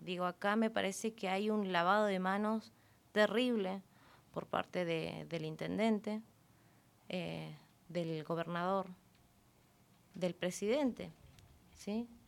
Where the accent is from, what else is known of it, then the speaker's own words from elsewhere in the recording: Zapala, Neuquén, Argentina; Nosotros somos personas de bien, de trabajo, somos ciudadanos de Zapala.